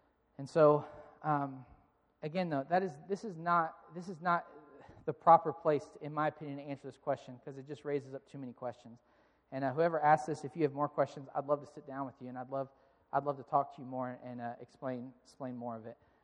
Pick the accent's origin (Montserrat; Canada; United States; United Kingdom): United States; We can't help that we were raised in America. But as Americans, we love comfort